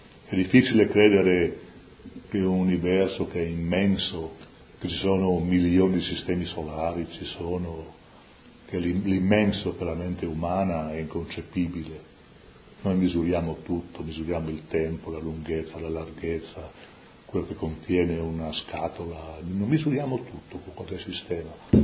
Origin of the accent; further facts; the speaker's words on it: Friuli-Venezia Giulia, Italy; Ho detto, sì, io sono friulano